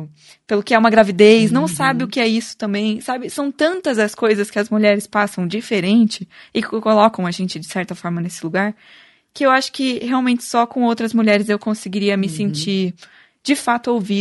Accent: Italy; also born or lived in Brazil; Eu nasci no Brasil, mas eu fui morar na Itália quando eu tinha 2 meses de idade, voltei pro Brasil com 11.

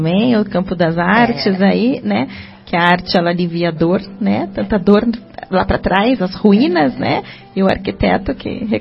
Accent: São Paulo, Brazil; moved away; Eu também, quando eu falo tempo, você percebe, eu sou paulistana.

